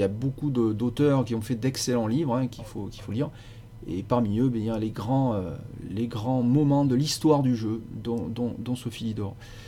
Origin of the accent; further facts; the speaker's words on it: Nouvelle-Aquitaine, France; now in Paris, France; je suis aussi Aquitain, hein, je suis parisien actuellement, mais je suis Aquitain de cœur.